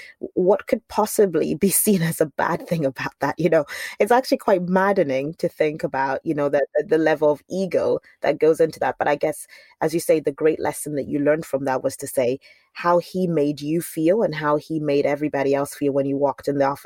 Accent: Scotland, United Kingdom; As all Scottish people do, as all I can attest to this, having grown up in Scotland.

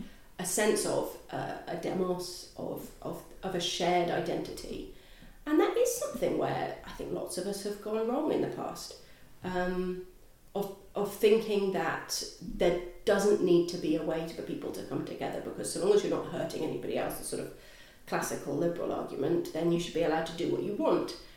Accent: Wales, United Kingdom; where I'm from in Wales, it's slightly more different.

